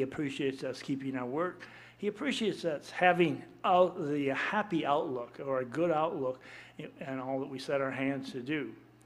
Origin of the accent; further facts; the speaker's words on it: Bijoux, Minnesota, United States; And I can always remember, I grew up in Minnesota there, in Bijoux.